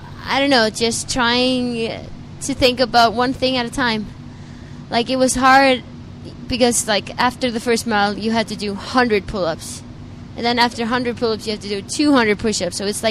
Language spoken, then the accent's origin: English; Iceland; English is a second language; No, I'm from Iceland.